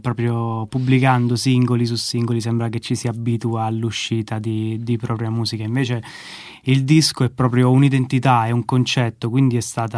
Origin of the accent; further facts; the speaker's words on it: Abruzzo, Italy; now in Rome, Italy; sono abruzzese, trapiantato a Roma adesso da quasi 8 anni, quindi sono fisso.